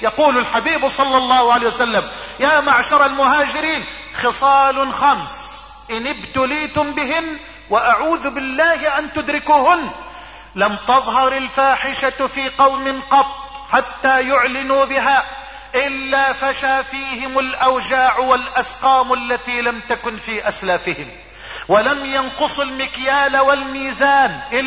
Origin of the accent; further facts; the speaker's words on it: Egypt; اللهم اجعل بلدنا مصر واحة للامن والامان